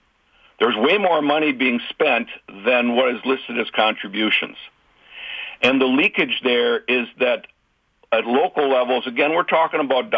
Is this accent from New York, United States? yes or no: no; Minnesota, United States; Well, that's another reason where I continue my pride in being a Minnesotan